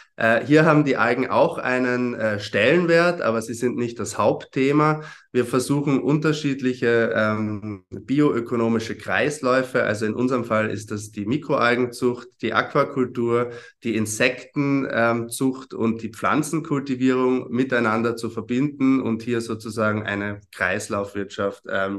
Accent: Graz, Styria, Austria; moved away as an adult; also born or lived in Portugal; ich komme ursprünglich aus Graz, habe dort Biologie studiert und bin dann nach Portugal gezogen, um meinem Kindheitstraum der Meeresbiologie nachzugehen.

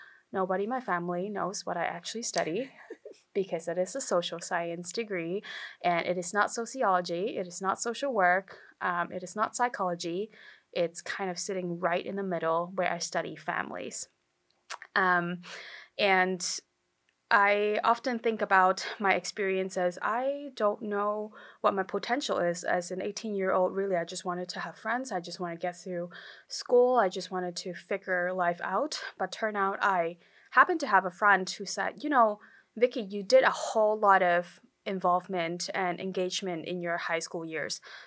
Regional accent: Hong Kong; moved away as an adult; now in United States; I was 18 years old when I boarded the plane from Hong Kong. I am originally from Hong Kong. I came to the U.S. when I was 18 to pursue college.

